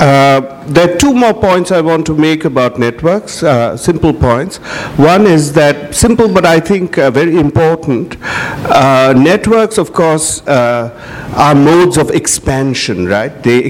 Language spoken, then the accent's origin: English; Assam, India; And I am originally from Assam. It's the Brahmaputra Valley.